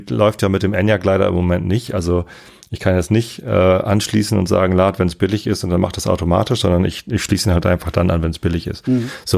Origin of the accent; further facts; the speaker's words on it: Lower Saxony, Germany; also ich bin ja Niedersachse